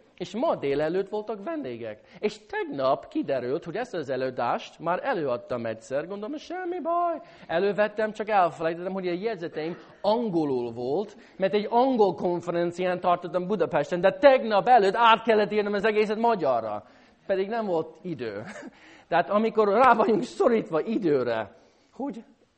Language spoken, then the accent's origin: Hungarian; St. Louis, Missouri, United States; amikor én felnőttem St. Louis-ban, hogy mi jártuk a magyar katolikus templomban